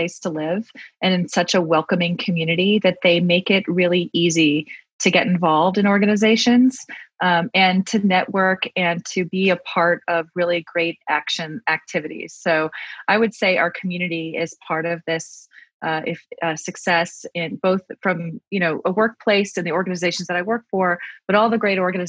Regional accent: New Jersey, United States; also born or lived in Pennsylvania / London / Baltimore / El Paso; I grew up in New Jersey. I was born in Pennsylvania. I grew up in New Jersey. I spent a couple of years in high school in London, which was really fun. Went to a college in Baltimore, as you mentioned.

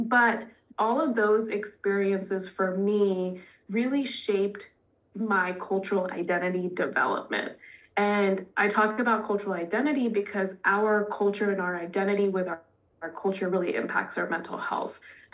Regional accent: Washington, D.C. area, United States; also born or lived in India; For me being Indian, so I grew up outside of the DC area, which is a pretty diverse area, racially and culturally, not so much socioeconomically.

